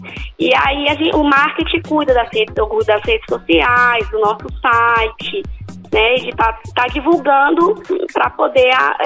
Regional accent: Belo Horizonte, Minas Gerais, Brazil; Do Belzonte.

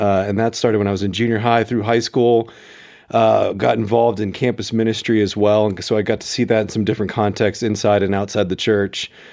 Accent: Memphis, Tennessee, United States; now in Colorado Springs, United States; I grew up in Memphis and being out here in Colorado Springs of, you know, finishing school

